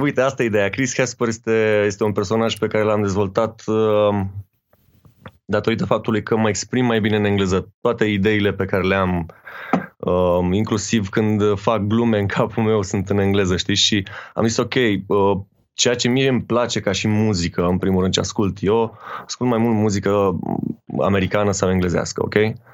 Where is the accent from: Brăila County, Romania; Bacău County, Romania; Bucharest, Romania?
Bucharest, Romania; Eu sunt de la București